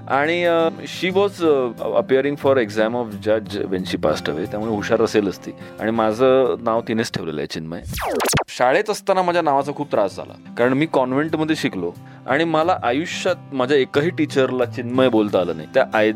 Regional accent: Mumbai, Maharashtra, India; born there; So yes, मुंबईतला जन्म आहे पूर्णपणे.

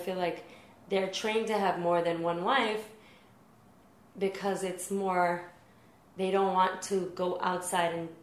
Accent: Bronx, New York, United States; So I remember growing up in the Bronx, and I was always the rebellious child.

